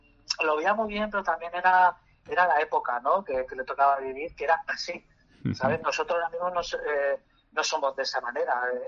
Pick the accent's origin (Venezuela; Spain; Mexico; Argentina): Spain; Girona, Catalonia; also born or lived in Murcia; Nosotros somos de Murcia, pero hemos vivido toda la vida en Girona.